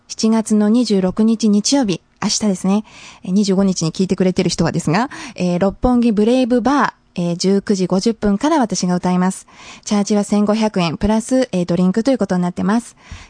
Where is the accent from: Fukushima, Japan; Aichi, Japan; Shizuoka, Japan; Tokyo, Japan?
Shizuoka, Japan; Hamamatsu; 私のふるさと浜松でこのラジオ聞いてくれてる皆さんもいらっしゃると思うのでお知らせします